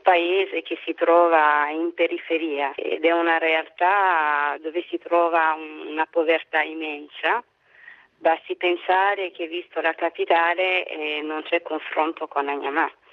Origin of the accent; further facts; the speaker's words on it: Burundi; Io vengo dal Burundi ed è un paese povero